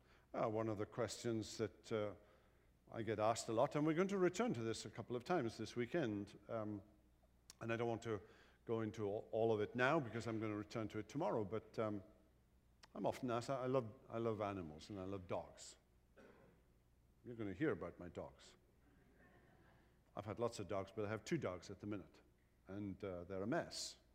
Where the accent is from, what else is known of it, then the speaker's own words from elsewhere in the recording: United Kingdom; You know, I grew up in Britain, so dinner is at 12. And supper is at 6.